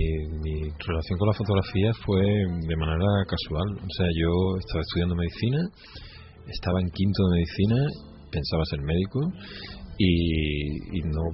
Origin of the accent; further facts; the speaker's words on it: Cádiz, Andalusia, Spain; Pero bueno, soy gaditano y me identifico con Cádiz, y vamos, o sea, es que me niego a decir que soy de otro sitio.